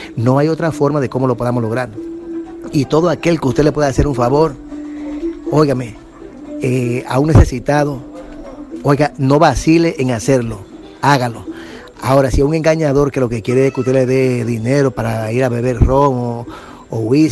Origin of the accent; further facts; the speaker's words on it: Dominican Republic; Y en el país, aquí donde yo vivo, donde yo soy, República Dominicana